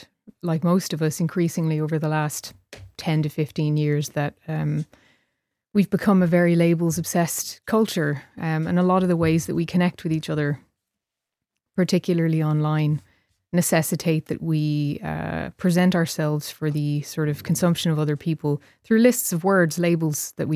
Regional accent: Ireland; you know, I'm Irish like you. And there was something about it that, I mean, I suppose maybe the Irish educational system doesn't necessarily help, because that was in and around the age where we were starting to learn about colonialism

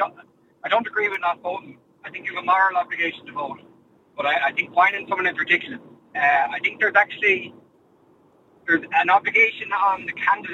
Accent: Connacht, Ireland; I think, so I'm from Galway East.

